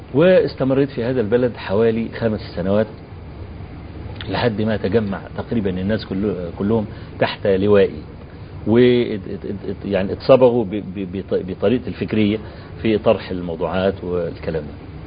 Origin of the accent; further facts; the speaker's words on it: Kafr El Sheikh, Kafr El Sheikh Governorate, Egypt; فأول ما نزلت في بلدي كفر الشيخ، يعني المحافظة كفر الشيخ